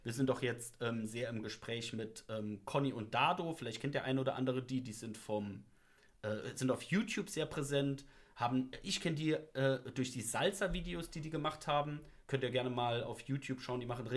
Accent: Saarland, Germany; Weil es ist Hannover, wir kommen aus dem Saarland. Das ist ja wirklich die ganz andere Ecke.

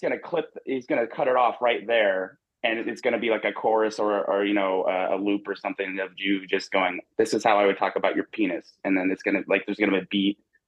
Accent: St. Pierre, Indiana, United States; Which is not far from my hometown, which is a very, very small hometown. I don't really care. Like, come find St. Pierre, Indiana, if you have nothing better to do. I don't live there anymore, so whatever. But yeah, that's where I'm from.

